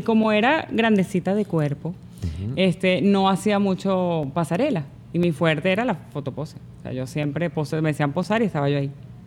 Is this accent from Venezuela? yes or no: yes; Venezuela; also born or lived in Italy; now in United States; Yo me fui de Venezuela hace 8 años. Uh-huh. Estuve 6 en Italia y ahora llevo 2 aquí.